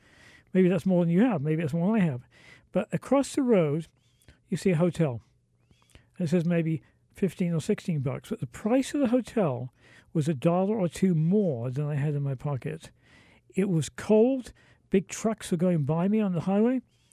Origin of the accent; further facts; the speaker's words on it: England, United Kingdom; moved away as an adult; now in New Mexico, United States; I'm from jolly old England and came across to the U.S. back in 1978 when I was 20 with, get this, $50 in my pocket and a one-way ticket.